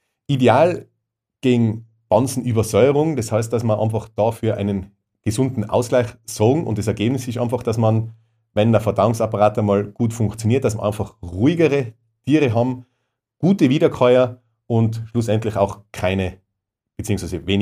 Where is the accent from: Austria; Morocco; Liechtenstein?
Austria